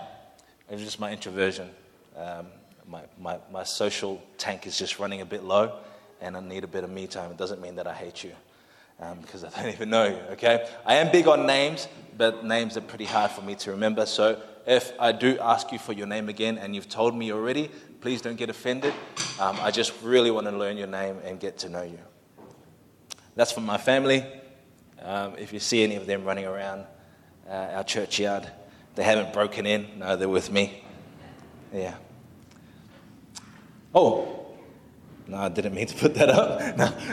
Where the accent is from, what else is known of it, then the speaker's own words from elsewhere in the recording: Samoa; That's how I say hello in my native tongue. I am Samoan by nationality, and we say Talofa in Samoan.